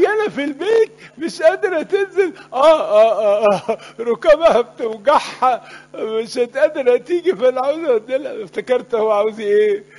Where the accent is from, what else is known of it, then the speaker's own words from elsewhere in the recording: Egypt; بس احنا متعودين مصريين ده لحن جنازه،